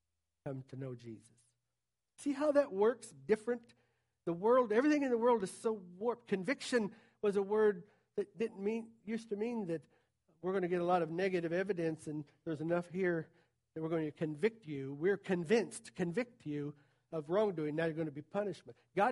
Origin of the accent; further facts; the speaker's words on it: the South, United States; When I hear people say, and I grew up in the South, man, serving the Lord down there, it's different than a lot of other places.